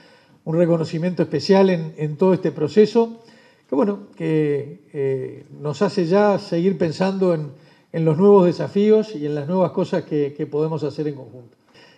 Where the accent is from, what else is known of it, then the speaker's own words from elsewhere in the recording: Uruguay; el orgullo que como uruguayo y como integrante del sistema político sentimos.